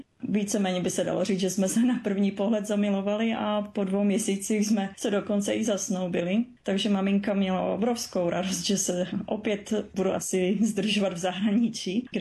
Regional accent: Paskov, Moravian-Silesian Region, Czechia; A tam sme vlastne vyrústali celý život v Paskovie.

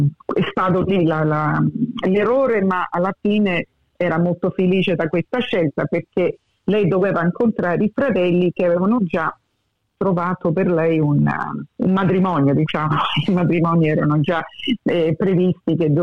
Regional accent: Paddington, New South Wales, Australia; sono cresciuta a Paddington, perché là tutti italiani, diciamo, sono nata pure a Paddington, all'ospedale St. Margaret, e dopo siamo trasferiti a Double Bay

